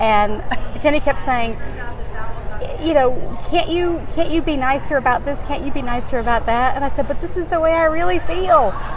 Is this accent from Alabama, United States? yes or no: yes; Alabama, United States; now in New York, United States; And I moved to New York because I wanted to be the only woman in a room of gay men. Because growing up in Alabama, you know, as far as we knew, there were no gay men.